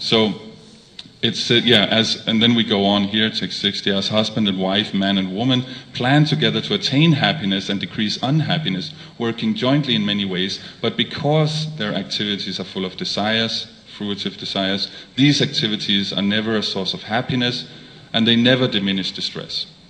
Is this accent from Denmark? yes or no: yes; Denmark; I'm from Denmark. There's not a lot of reciprocation there.